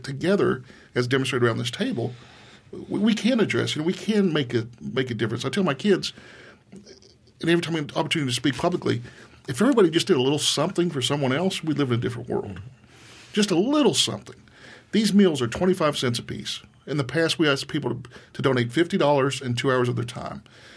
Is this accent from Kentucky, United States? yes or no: no; Albany, Georgia, United States; And I'm from South Georgia, from Albany, little boy over here in Afghanistan